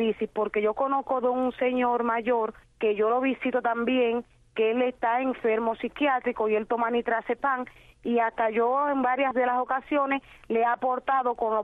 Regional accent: Palma Soriano, Santiago de Cuba, Cuba; soy una ciudadana cubana y vivo aquí en Palma Soriano. A pesar de vivir aquí en una zona rural

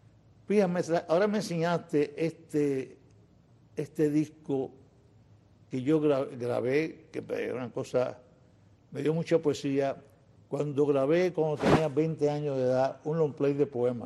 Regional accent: Guantánamo, Cuba; No había mendigo en mi pueblo, chicos. Tú sabes que Guantánamo era un pueblo que tenía una riqueza increíble. Allí tenía educación. Yo estudié con la Salle, con los curas, Cuando era muchacho.

